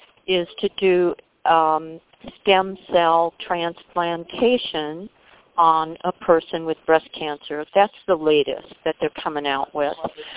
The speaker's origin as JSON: {"language": "English", "region": "Wisconsin", "country": "United States", "said": "I'm from Wisconsin. We've got a lead mine in Wisconsin."}